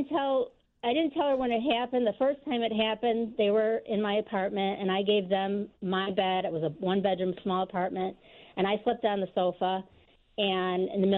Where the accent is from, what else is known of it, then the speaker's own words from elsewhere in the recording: Rockford, Illinois, United States; I'm from Rockford, and I have a best friend in Chicago, in the suburbs.